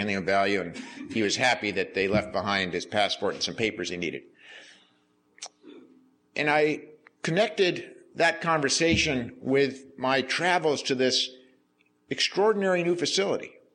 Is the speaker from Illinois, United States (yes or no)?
no; Vermont, United States; If you had told me as a kid growing up in Vermont, going to school in Vermont, raised in Vermont, raising my kids in Vermont